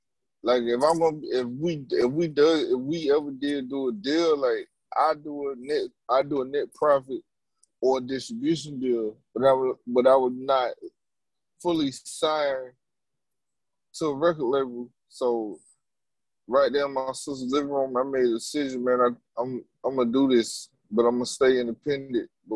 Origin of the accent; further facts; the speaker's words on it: South Carolina, United States; moved away; also born or lived in New York; I left my home state. I left South Carolina. I went up to New York.